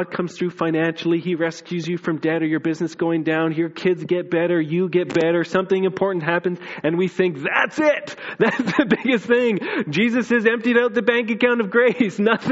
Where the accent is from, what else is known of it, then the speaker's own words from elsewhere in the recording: Vernon, United States; When I was growing up, that place wasn't Nazareth. It was Cherryville. I grew up in Vernon.